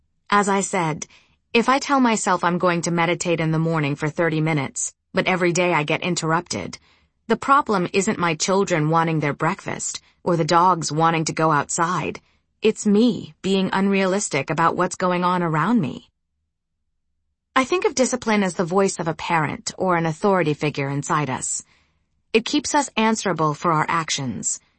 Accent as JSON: {"language": "English", "town": "Horizontina", "region": "Rio Grande do Sul", "country": "Brazil", "tie": "born or raised there", "said": "When I was growing up in Orizontina, there were six of us girls at the dinner table."}